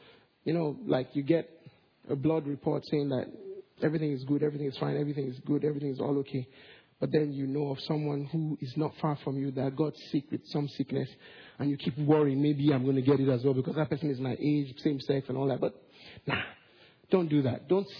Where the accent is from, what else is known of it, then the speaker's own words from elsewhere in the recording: Nigeria; So it just looked, in a way, suspicious that I was applying for a visa as a boy, as a Nigerian.